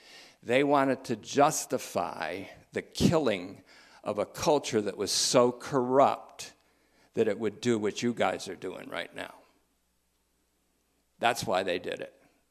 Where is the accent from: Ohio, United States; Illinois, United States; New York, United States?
New York, United States; Hoosick Falls; born there; Rensselaer is the county in which I was born in New York State, in Hoosick Falls, a thriving metropolis by all descriptions.